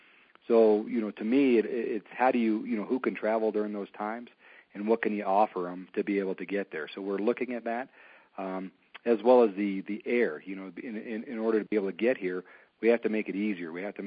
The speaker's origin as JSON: {"language": "English", "town": "Colorado Springs", "region": "Colorado", "country": "United States", "tie": "born or raised there", "said": "I grew up in Colorado Springs, and when I got to college, I went to University of Northern Colorado and then ended up at Keystone Resort."}